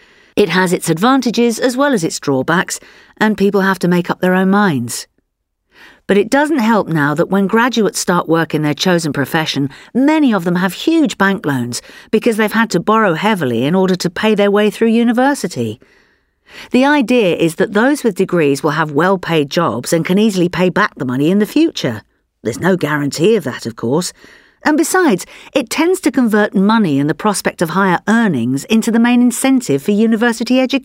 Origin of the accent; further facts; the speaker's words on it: Oxford, South East England, United Kingdom; because I come from Oxford